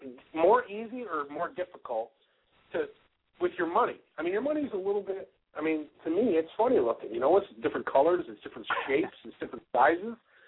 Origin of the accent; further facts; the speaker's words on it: Buffalo, New York, United States; I grew up in Buffalo, and I'm only, you know, a hop, skip, and a jump right away from Niagara Falls, Ontario